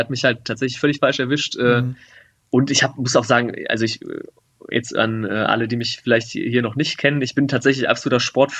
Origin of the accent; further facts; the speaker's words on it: Düsseldorf, North Rhine-Westphalia, Germany; ich bin gebürtiger Düsseldorfer